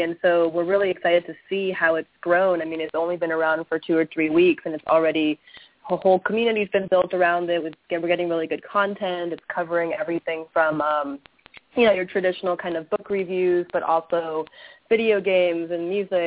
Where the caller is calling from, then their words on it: Los Angeles, California, United States; Well, I'm in L.A.